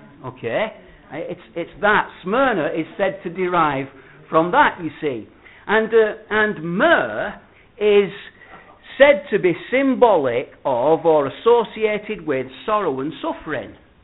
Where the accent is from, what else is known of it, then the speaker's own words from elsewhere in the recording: Bolton, North West England, United Kingdom; Well, I'm from Bolton, you see, and it don't always come across perhaps as it should.